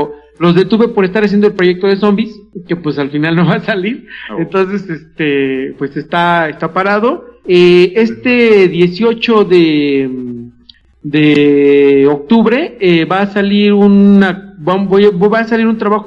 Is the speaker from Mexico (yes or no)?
yes; Mexico; Tal cual como lo veríamos nosotros como mexicanos, ¿no? Porque al final... aquí no tenemos muchas armas